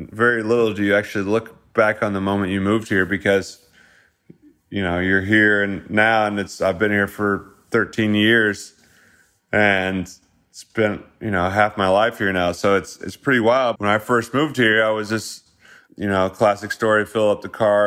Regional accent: Midwest, United States; And I wanted to show my co-producers and my manager kind of my hometown feel of that Midwest flair that I come from.

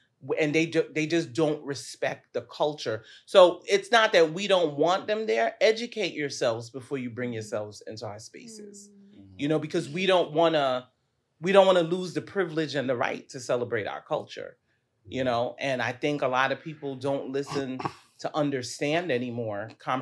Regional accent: Guyana; also born or lived in United States; For someone who was born here in the States, and then I was raised in Guyana, which is considered part of the Caribbean, let's get that clear.

